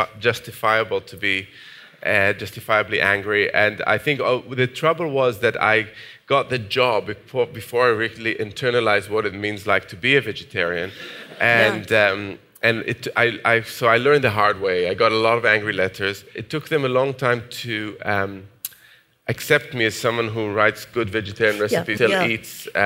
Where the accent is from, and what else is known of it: Jerusalem, Jerusalem District, Israel; born or raised there